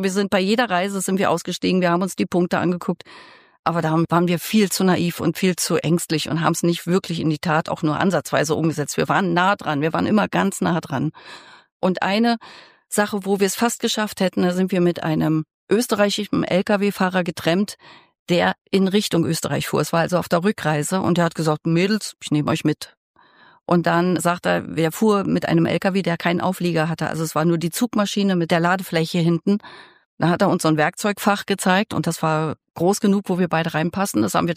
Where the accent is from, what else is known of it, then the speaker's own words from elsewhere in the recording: Blankenfelde, Brandenburg, Germany; Ich bin am Stadtrand von Berlin groß geworden, also in einem kleinen Dorf, Blankenfelde heißt es.